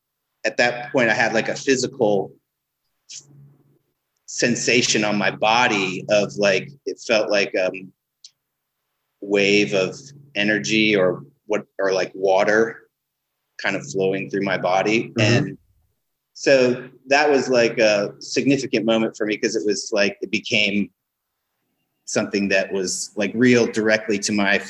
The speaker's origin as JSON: {"language": "English", "region": "Vienna", "country": "Austria", "tie": "born or raised there", "also_born_or_lived": "London", "said": "Shortly after I was born, we moved to Vienna. This is 1977. So I spent my early years growing up in Vienna"}